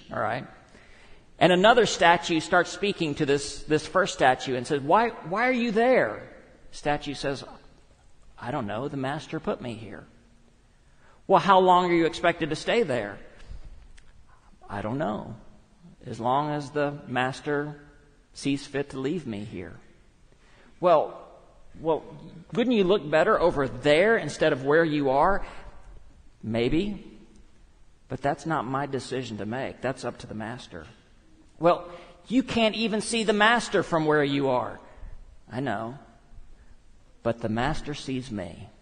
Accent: Texas, United States; I feel really funny saying niche, because I was raised in West Texas. We call it a niche.

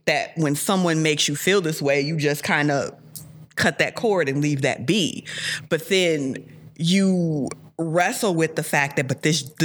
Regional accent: Chicago, Illinois, United States; Like, I was summertime shy, because I'm from Chicago.

